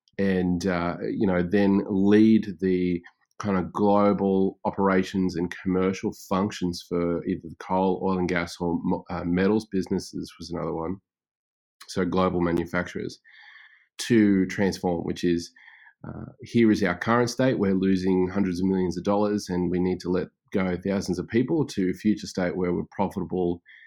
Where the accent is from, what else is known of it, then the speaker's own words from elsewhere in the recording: Brisbane, Queensland, Australia; I am Australian, obviously, and based in Brisbane with my family at the moment.